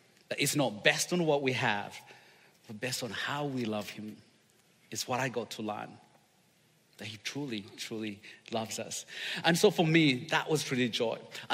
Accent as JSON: {"language": "English", "country": "Uganda", "moved": "yes", "lives_now": "United States", "said": "yes, I'm from Uganda, but today I'm representing the little ones in Cambodia that you love so much."}